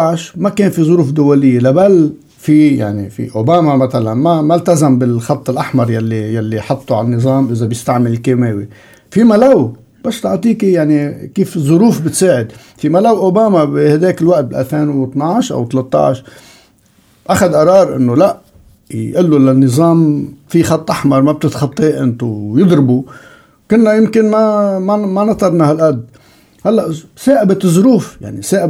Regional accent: Lebanon; كلبنانيين

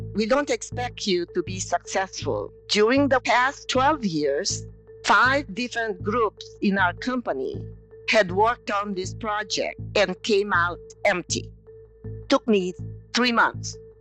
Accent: Philippines; born there; So I was born in the Philippines in a one-room hut with a thatched roof, no running water, no electricity.

